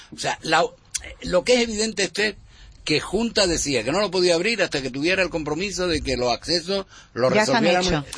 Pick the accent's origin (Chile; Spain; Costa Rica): Spain; Málaga, Andalusia; somos nosotros, los malagueños